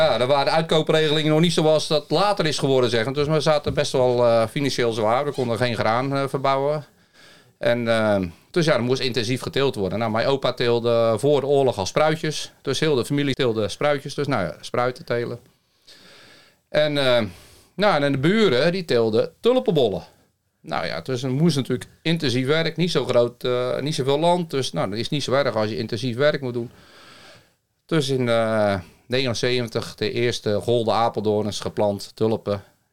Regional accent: Zoetermeer, South Holland, Netherlands; born there; Ik ben zelf geboren in Zoetermeer en daar hadden we een tuinderij.

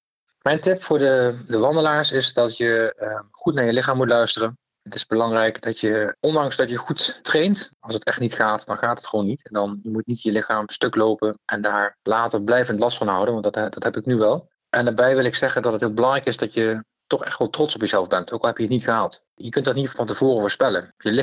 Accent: Nijmegen, Gelderland, Netherlands; En ook als Nijmegenaar vind ik het ook dat je echt een keer moet hebben gelopen.

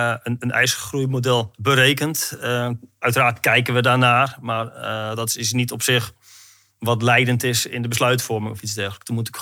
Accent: North Holland, Netherlands; je hoeft geen Fries zijn. Ik kom uit West-Friesland.

